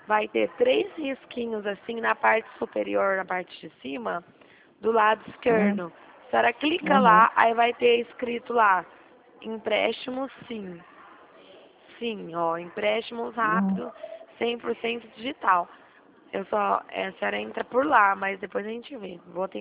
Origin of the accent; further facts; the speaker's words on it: São Paulo, Brazil; Eu sou de São Paulo.